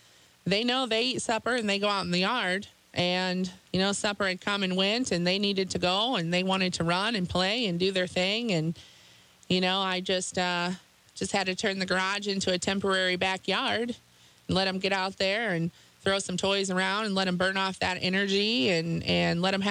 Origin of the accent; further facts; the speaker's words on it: Canton, United States; I'm obviously from Canton.